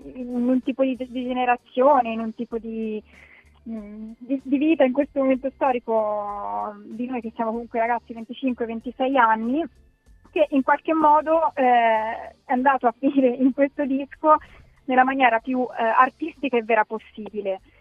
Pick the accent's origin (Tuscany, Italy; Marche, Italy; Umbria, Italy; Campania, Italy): Tuscany, Italy; Montepulciano; nata, cioè io sono di Montepulciano e figurati, proprio la terra dei